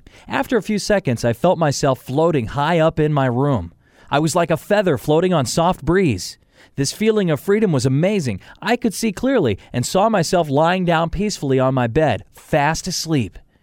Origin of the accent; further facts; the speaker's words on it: India; I'm from India.